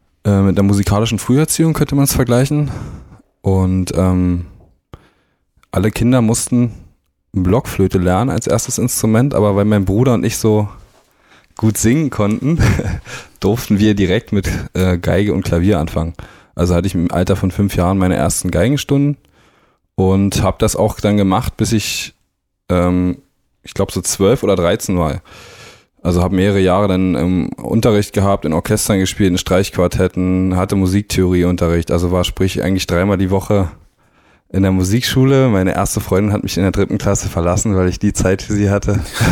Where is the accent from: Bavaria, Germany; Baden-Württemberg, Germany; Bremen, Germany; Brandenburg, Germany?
Brandenburg, Germany; Teltow; also born or lived in Berlin; now in Düsseldorf, Germany; ursprünglich also bin ich gebürtiger Berliner, Ostberliner, bin aber sozusagen an der Berliner Stadtgrenze in Brandenburg, also heutzutage Land Brandenburg, groß geworden, in Teltow.